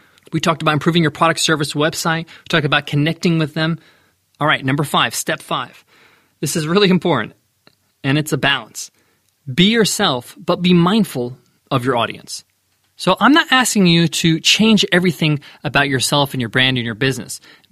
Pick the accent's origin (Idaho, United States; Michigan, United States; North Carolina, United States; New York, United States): New York, United States; I do speak fast. I'm from New York, but I'm conscious of it.